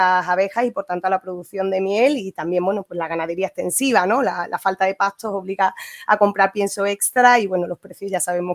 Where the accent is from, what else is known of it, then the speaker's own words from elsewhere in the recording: Andalusia, Spain; Soy andaluza, tengo muy cerca el drama de Doñana, ¿no?